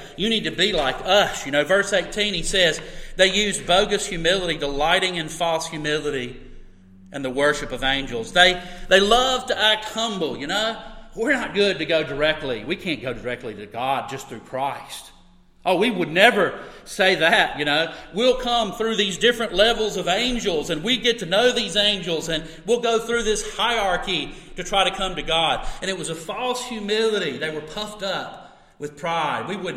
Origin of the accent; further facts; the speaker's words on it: United States; I'm American, so bear with me.